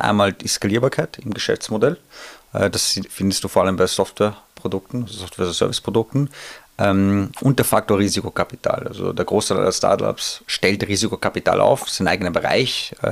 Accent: Vienna, Austria; born there; aber ich bin hier geboren, in Wien, also Wien, Österreich, aber meine beiden Eltern kommen aus dem Iran, also iranischen Ursprungs beziehungsweise persischen, wenn man die Ethnie sich anschaut.

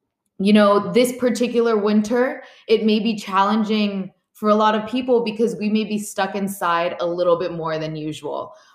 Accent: Miami, Florida, United States; I am from Miami and I actually loathe being cold more than anything.

